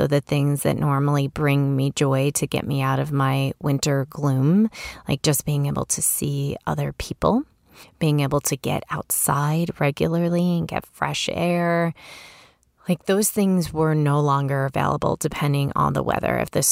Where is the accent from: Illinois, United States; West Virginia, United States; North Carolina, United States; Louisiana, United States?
Illinois, United States; Chicago; also born or lived in Honolulu, United States; I'm from Illinois. Actually, I should back up and say that I was born in Hawaii. My father was stationed in the military there in Honolulu, and I lived there for the first 2.5 years of my life. And then we moved back to Chicago, where my family is from.